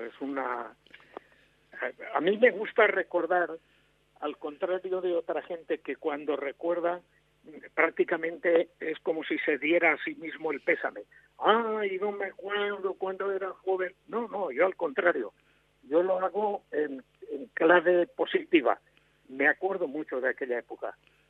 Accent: Almazora, Valencian Community, Spain; en Almazora, que es mi pueblo.

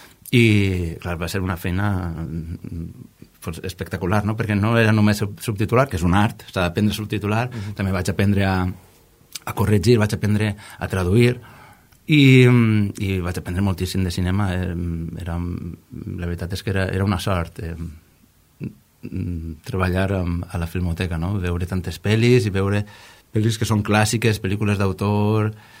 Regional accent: Alicante, Valencian Community, Spain; els meus pares i tota la família són d'Agres, però jo m'he criat a Alacant, igual que tanta altra gent, pues, que els pares van emigrar del poble a la ciutat.

